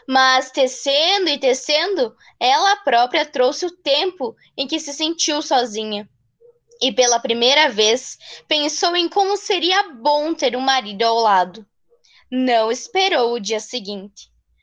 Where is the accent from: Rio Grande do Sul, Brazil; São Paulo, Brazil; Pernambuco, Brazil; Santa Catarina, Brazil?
Santa Catarina, Brazil; Xanxerê; sou de Xanxerê, estudante do ensino médio, integrado ao técnico em informática